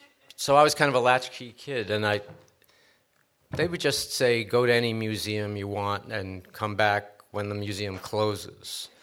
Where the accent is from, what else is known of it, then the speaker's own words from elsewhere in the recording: New York City, New York, United States; I grew up in New York City and on the upper left side of Manhattan.